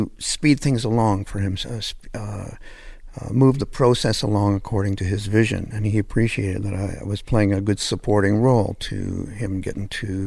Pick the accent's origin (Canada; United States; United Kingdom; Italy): Canada; I had a few hits in Canada because I was starting to rise up as a... as a Canadian record producer.